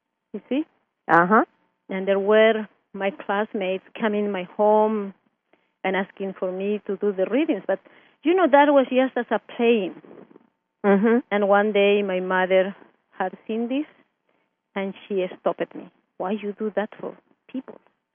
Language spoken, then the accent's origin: English; Puno, Peru; First, I came from Peru, but from the south side of Peru, and that is the highest part of the world, what is the high plateau.